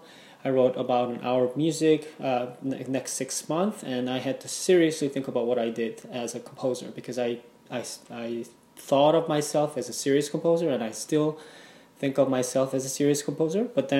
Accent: South Korea; English is a second language; now in United States; So I grew up in South Korea

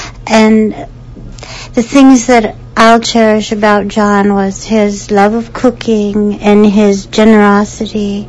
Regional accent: Portland, Oregon, United States; I'm originally from Portland, Oregon.

